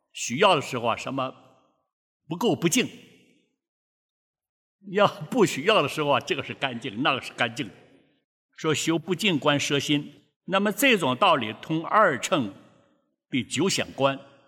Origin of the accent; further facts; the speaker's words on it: Taiwan; 我们台湾话讲是八毒药